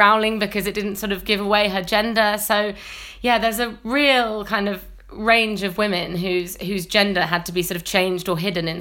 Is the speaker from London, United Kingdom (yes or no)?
yes; London, United Kingdom; where I grew up in South London.